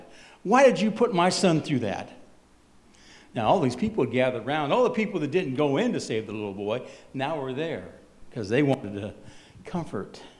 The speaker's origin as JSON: {"language": "English", "region": "New York", "country": "United States", "lives_now": "Oregon, United States", "said": "I'm from upstate New York, believe it or not. I know I don't have the accent, but I am."}